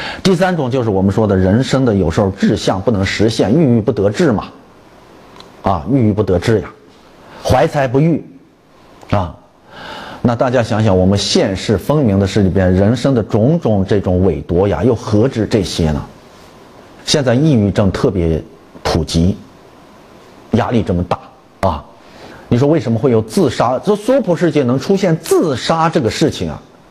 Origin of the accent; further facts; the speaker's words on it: Shaanxi, China; 因为就在我们老家呀